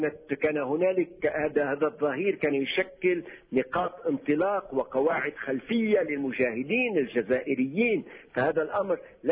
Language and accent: Arabic; Lebanon; ربما لم نتمكن نحن كلبنانيين من الصمود